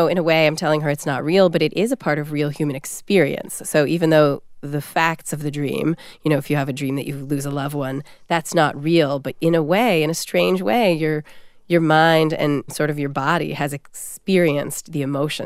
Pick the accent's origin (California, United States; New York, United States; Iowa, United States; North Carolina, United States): California, United States; a part of a California childhood, which it was of mine.